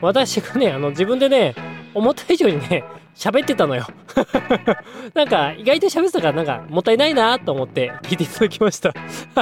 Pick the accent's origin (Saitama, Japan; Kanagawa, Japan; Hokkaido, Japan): Hokkaido, Japan; 私の故郷北海道のね札幌雪まつり